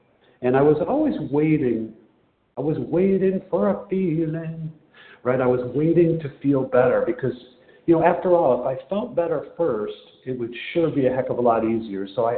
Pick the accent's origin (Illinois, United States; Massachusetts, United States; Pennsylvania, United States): Illinois, United States; Chicago